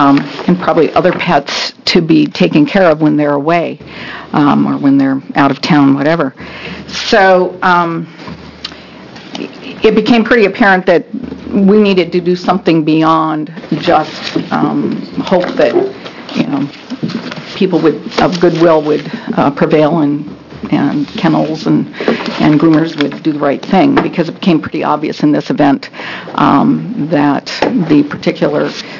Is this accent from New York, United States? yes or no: no; Bend, Oregon, United States; I'm from Bend, Oregon, great city of Bend.